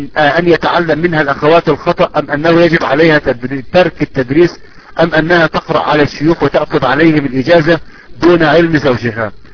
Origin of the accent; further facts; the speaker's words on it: Egypt; سواء كانت في السعودية أو كانت عندنا في مصر